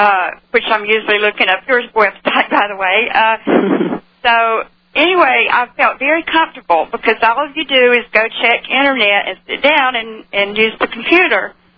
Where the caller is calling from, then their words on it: Virginia, United States; Hi, Alex, Virginia.